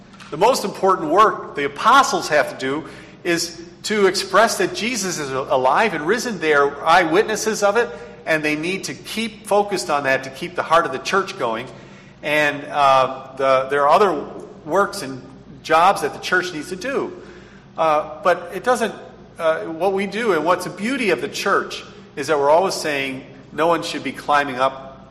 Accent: New York, United States; I'm from New York State. I was born in New York State.

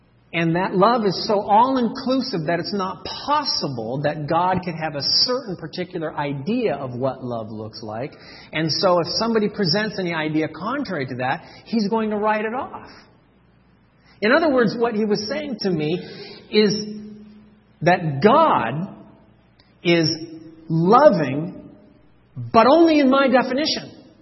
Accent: Berkeley, California, United States; I was born in Berkeley and raised right next to Berkeley my whole life.

